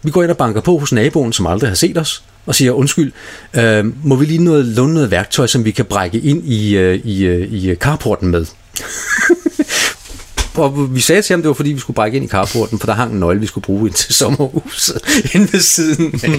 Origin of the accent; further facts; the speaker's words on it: Greenland; now in Denmark; Jeg er vokset op i Grønland.